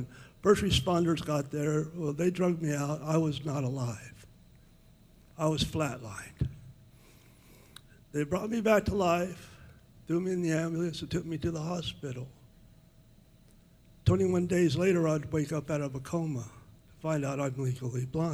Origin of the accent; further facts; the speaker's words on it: California, United States; I grew up in the South Sacramento County and went to school here and did everything here.